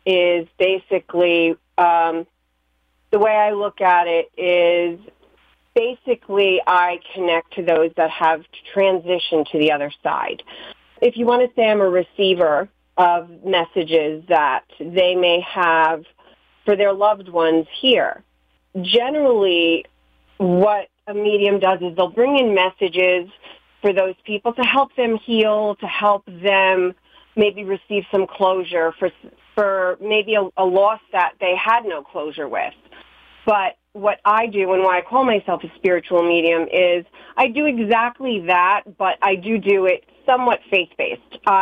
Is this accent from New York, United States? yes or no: yes; New York, United States; No, I'm actually, as you said, I'm from New York, 2 hours away.